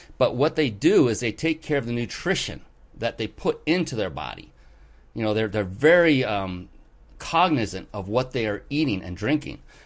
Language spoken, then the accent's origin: English; West Coast, United States; I was flown out to the East Coast. I'm from the West Coast.